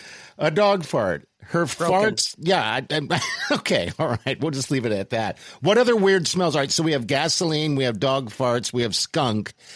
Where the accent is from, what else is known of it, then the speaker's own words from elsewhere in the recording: Germany; It's weird because when I grew up in Germany